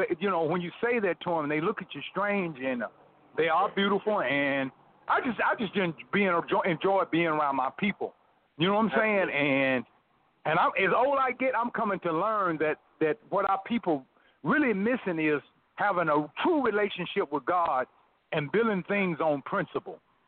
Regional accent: Tennessee, United States; And where I was raised at in Tennessee in Dixon County, it wasn't sisters

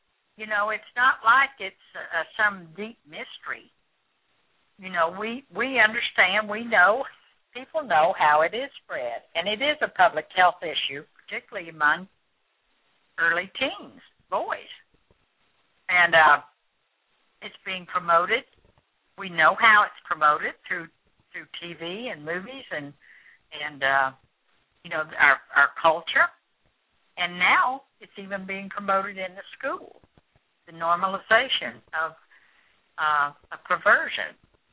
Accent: Midwest, United States; Teen pregnancies were rare in where I grew up in the Midwest and in the 50s and 60s.

